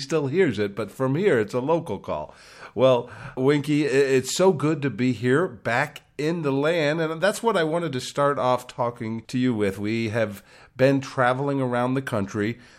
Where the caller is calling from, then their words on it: Jerusalem, Jerusalem District, Israel; I'm calling from Jerusalem